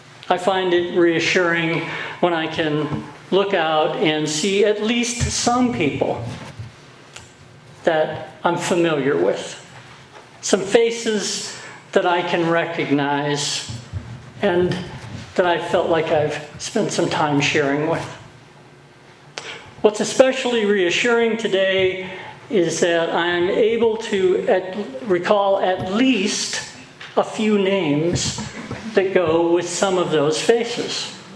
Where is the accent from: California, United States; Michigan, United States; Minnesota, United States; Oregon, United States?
Michigan, United States; also born or lived in Montana; While I was born and raised in Michigan, I consider Montana home.